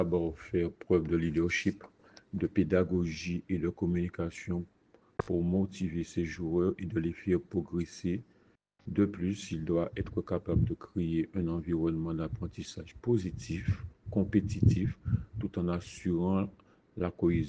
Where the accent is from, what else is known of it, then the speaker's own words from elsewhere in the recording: Basse-Terre, Guadeloupe; born there; now in Sainte-Rose, Guadeloupe; j'ai 57 ans. Je suis né à Basse-Terre et j'habite à Bis-Sainte-Rose depuis une dizaine d'années maintenant.